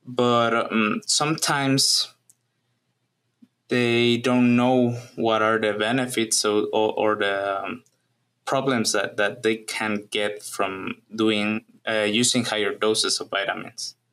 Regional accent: Mexico; English is a second language; now in United States; I'm from Mexico, where I studied my undergraduate bachelor on veterinary medicine

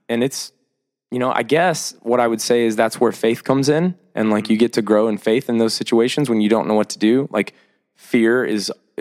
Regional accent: Mason, Ohio, United States; I was raised in the sort of northern, like, Mason area.

